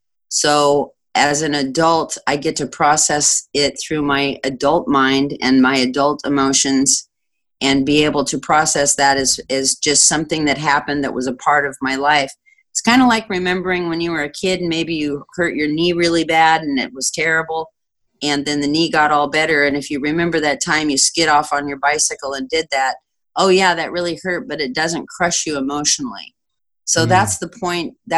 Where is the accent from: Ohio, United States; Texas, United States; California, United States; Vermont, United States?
California, United States; Anaheim; I grew up in Anaheim, just a couple blocks from Disneyland, and I grew up thinking Tinkerbell and Peter Pan were real because I could see the fireworks at night.